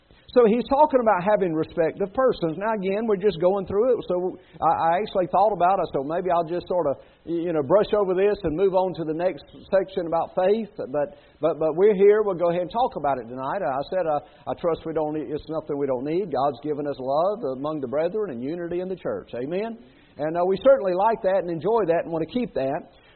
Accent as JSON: {"language": "English", "region": "South Carolina", "country": "United States", "said": "And I'd say, no, we're from South Carolina. We're just on vacation."}